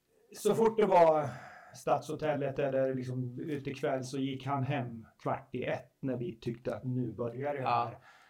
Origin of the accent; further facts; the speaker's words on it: Arboga, Västmanland County, Sweden; moved away; jag kommer från Arboga, det är ju en stor stad om man jämför med.